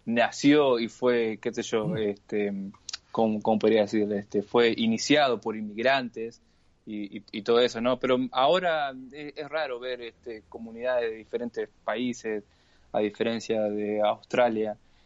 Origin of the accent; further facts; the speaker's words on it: Monte Vera, Santa Fe, Argentina; Yo me crié en Montevera, prácticamente nací, podría decir Montevera, más allá que nací en Santa Fe